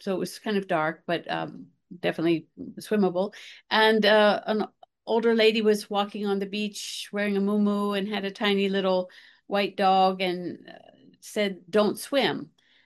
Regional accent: Alaska, United States; now in Hawaii, United States; So I've always been a swimmer. I'm originally from Alaska.

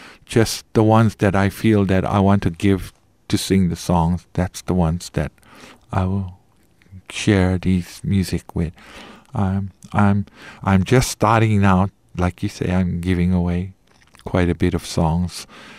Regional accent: Hawaii, United States; But I am Hawaiian, and I love the songs that I sing.

